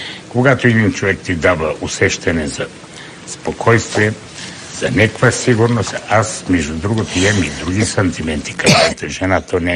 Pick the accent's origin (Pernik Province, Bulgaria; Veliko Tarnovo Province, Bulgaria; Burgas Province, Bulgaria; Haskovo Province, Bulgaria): Haskovo Province, Bulgaria; Dimitrovgrad; Той е от Димитровград и аз съм от Димитровград.